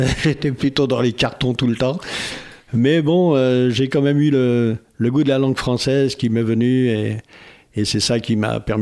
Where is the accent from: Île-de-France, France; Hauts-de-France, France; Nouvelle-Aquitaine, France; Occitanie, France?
Île-de-France, France; Paris; moved away as an adult; je suis né à Paris, j'y ai vécu pendant une trentaine d'années, avant de partir dans le Jura. Et pendant ces 30 années à Paris, j'ai fréquenté beaucoup de quartiers différents, j'ai beaucoup roulé ma bosse à Paris